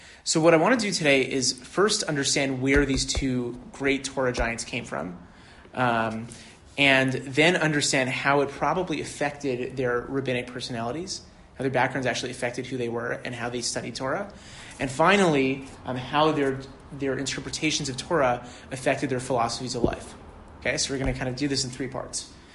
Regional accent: Canada; even though I'm not American, I'm only Canadian, that's one of my formative moments.

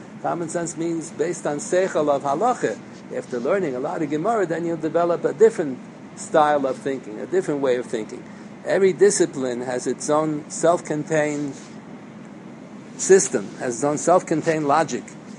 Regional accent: Pennsylvania, United States; now in New York, United States; I remember I was brought up in Pennsylvania. People consider that Chutz Lorenz. Now I live in New York, they consider Pennsylvania some foreign country.

